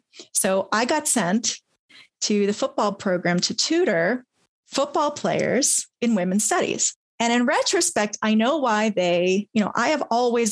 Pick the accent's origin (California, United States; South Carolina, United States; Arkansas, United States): South Carolina, United States; also born or lived in Hawaii / Boston area / Northern Virginia; So I grew up in a military family. My father was in the Navy. So I was born in Hawaii. And when I was young, we moved outside of the Boston area. Then to South Carolina.